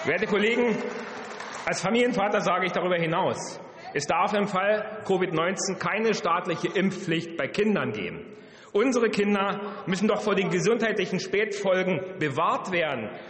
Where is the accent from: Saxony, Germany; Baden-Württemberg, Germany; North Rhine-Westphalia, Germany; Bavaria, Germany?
Saxony, Germany; Kommen wir zu meinem Heimatland Sachsen.